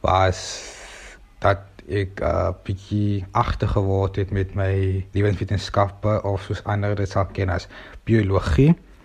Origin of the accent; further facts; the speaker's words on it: Wellington, Western Cape, South Africa; Ek is van Wellington.